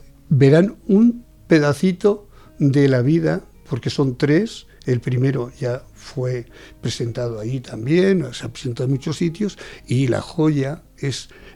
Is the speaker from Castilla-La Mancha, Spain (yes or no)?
yes; Buendía, Castilla-La Mancha, Spain; la siguiente la voy a presentar en Buendía, en mi tierra